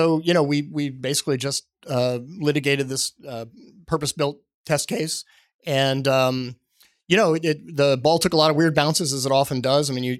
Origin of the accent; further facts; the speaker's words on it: Texas, United States; which perhaps not coincidentally covers my home state of Texas, Louisiana, and Mississippi